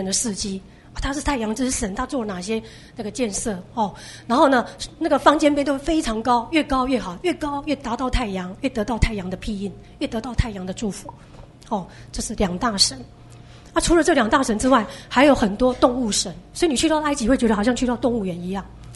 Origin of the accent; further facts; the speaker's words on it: Taiwan; 我们台湾人懂得洗澡什么时候？100年前才会洗澡